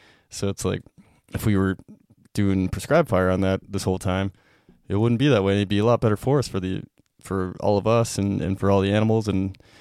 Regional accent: Whitehall, Montana, United States; like around my hometown of Whitehall.

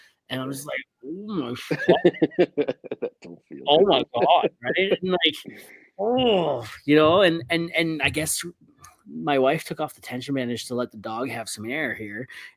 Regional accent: Hamilton, Ontario, Canada; I'm from Hamilton originally.

